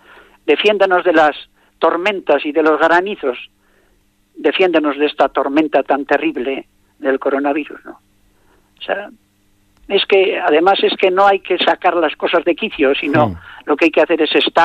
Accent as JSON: {"language": "Spanish", "town": "Kripan", "region": "Basque Country", "country": "Spain", "said": "Villano, del mejor pueblo del mundo, de Cripán."}